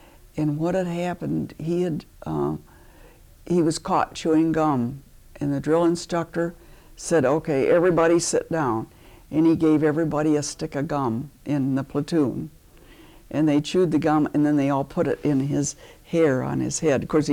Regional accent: Michigan, United States; lived in Michigan, so I had no idea what it was like. There weren't any black people that lived in my hometown.

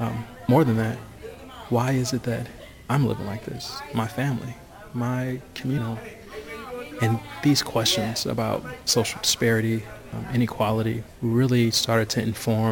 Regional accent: Detroit, Michigan, United States; I felt like a lot of other folks who had benefited from growing up in Detroit with all the richness of culture and institutions

